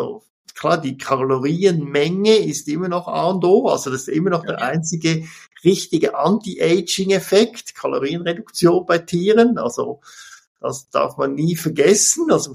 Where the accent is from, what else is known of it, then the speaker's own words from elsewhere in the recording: Switzerland; was als Schweizer schwer zu verstehen ist